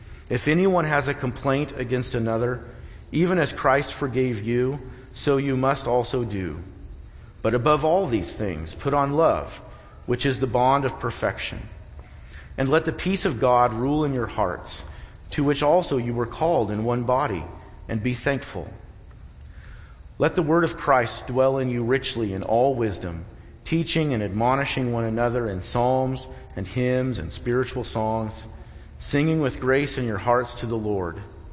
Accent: United States; And as an American who loves my country, our Constitution, and the miraculous beginnings that we had as a nation

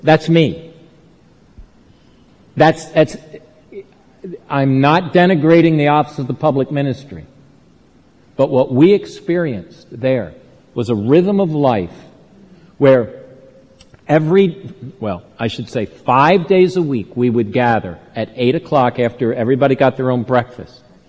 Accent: Baltimore, Maryland, United States; I said, "The U.S. He says, "Whereabouts?" "Baltimore."

